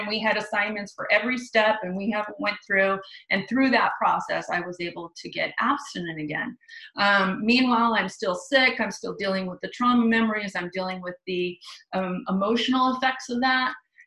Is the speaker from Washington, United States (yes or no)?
no; California, United States; now in Portland, United States; I'm from the Bay. I live up in Portland now, but I'm from San Francisco Bay Area.